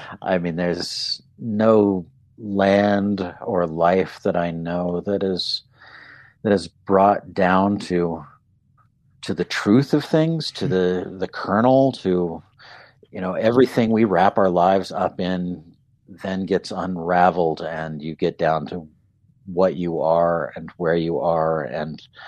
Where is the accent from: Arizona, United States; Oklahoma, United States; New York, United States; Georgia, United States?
Arizona, United States; also born or lived in Colorado; I did live as a kid on the Front Range, which is high desert-ish, but I'm from Arizona originally and grew up down there in the Sonoran Desert.